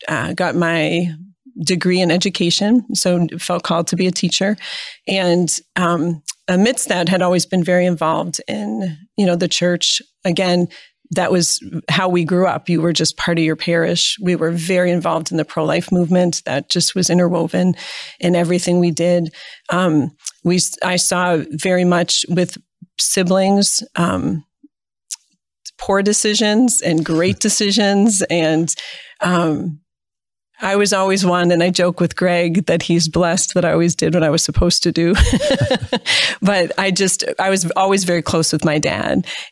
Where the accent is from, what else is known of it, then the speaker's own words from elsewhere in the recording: Erie, Pennsylvania, United States; born there; And I was born in Erie, Pennsylvania. I'm 11th out of 12 children.